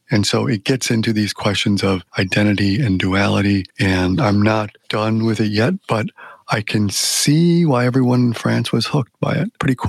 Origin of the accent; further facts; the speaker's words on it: Chicago, Illinois, United States; It feels like I felt many times in those winters in the 1970s growing up in Chicago.